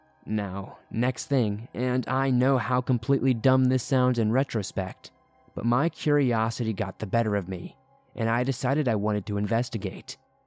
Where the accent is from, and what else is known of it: Oregon, United States; born or raised there